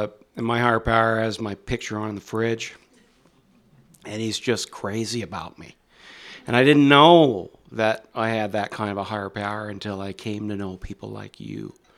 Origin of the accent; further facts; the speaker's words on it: Ottawa, Ontario, Canada; I grew up in Ottawa, so you'll hear this really weird accent coming out of this boy here. You're going to hear a little bit of the Midwest, and you're going to hear some Canadian Fargo-esque mixture. And it's because my parents are both Americans. They lived in the Midwest.